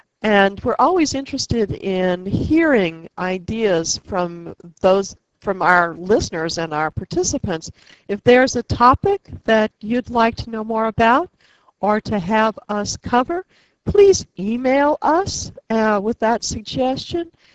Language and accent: English; Louisiana, United States; I have to tell you, I am from Louisiana, and of course that means I've searched through the collections.